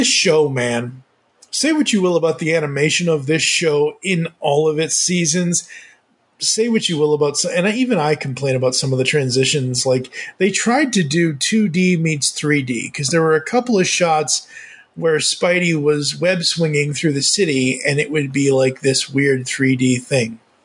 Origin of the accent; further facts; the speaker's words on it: Massachusetts, United States; I am originally from Massachusetts.